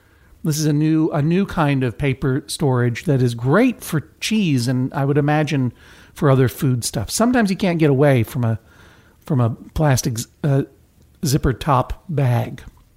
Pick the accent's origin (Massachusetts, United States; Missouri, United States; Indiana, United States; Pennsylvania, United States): Massachusetts, United States; Brookline; It's not something that I did growing up in Brookline.